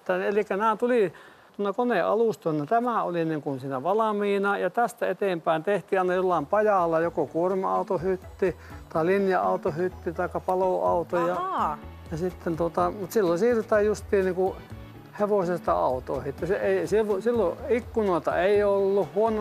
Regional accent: Jyväskylä, Central Finland, Finland; kun mä ratapialta on kotoisin ja sitten mä näin sen ajan autoliikenteen, millä kun ne tavarat tuli Jyväskylään aina junalla

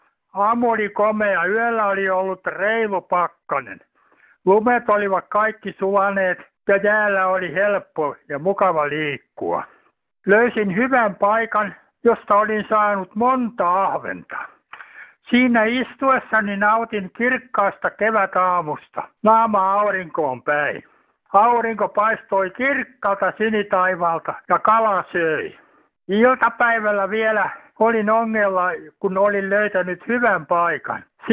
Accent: Hämeenlinna, Kanta-Häme, Finland; now in Kemijärvi, Finland; Kemijärveltä päivää. Vietin nuoruuteni Hämeenlinnassa ja olen innokas kalamies.

